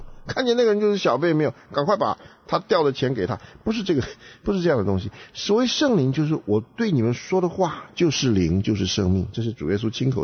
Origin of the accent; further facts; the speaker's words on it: China; 那我们中国人如果有一个习惯啊，照着圣经来理解，那我们就会有答案。